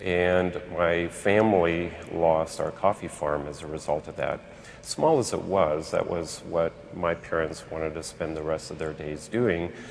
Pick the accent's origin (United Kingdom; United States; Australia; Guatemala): Guatemala; I grew up in Guatemala among the Maya people.